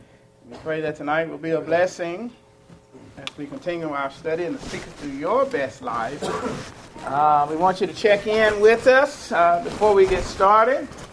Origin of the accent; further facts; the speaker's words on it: Dallas, Texas, United States; as you know, I'm originally from Dallas.